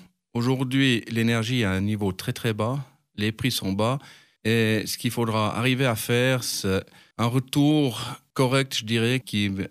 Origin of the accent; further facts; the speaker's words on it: Liddes, Valais, Switzerland; je suis né en 72 de Lide, originaire de Lide, d'un papa de Lide, mais d'une maman de Colombey-Murat, donc mélange entre la montagne et la plaine.